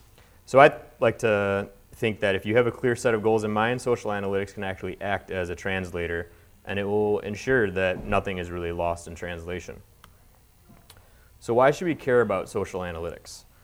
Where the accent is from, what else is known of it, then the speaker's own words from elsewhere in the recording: Chicago, Illinois, United States; I'm a native Chicagoan, so as most millennials describe themselves, I'm actually from the Chicago suburbs.